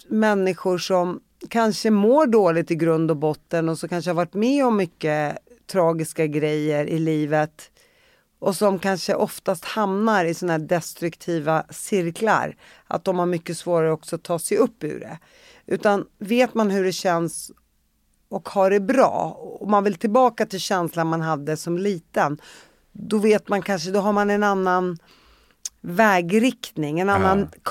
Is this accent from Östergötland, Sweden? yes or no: no; Uppsala, Uppsala County, Sweden; Jag är från Uppsala.